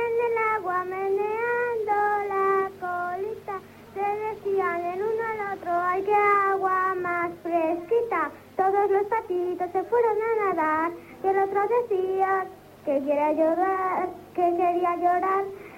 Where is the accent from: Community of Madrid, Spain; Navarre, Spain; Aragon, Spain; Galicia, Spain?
Community of Madrid, Spain; Coslada; De Coslada.